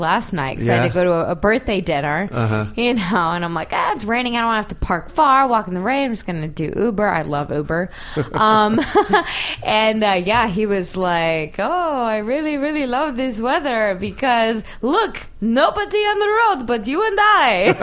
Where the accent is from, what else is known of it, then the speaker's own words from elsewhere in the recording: Chicago, Illinois, United States; So, I'm from Chicago, so.